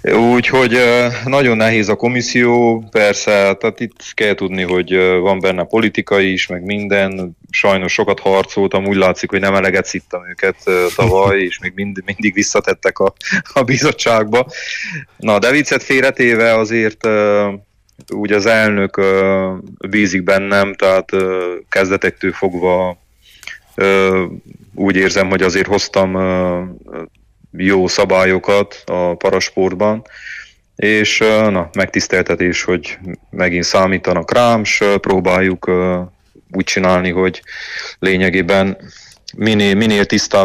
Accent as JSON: {"language": "Hungarian", "country": "Romania", "said": "Azért azt kell tudni, hogy Romániából vagyok."}